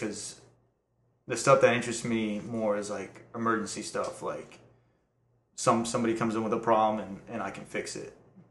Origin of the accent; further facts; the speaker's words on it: Tampa, Florida, United States; also born or lived in Transylvania, Romania / New Jersey / New York; I was born in Transylvania, which is a region in Romania, and then I lived in New Jersey for a little bit. Then I lived in New York, and then I moved to Okeechobee, which is in Florida, and then I lived in Tampa for the past 19 years.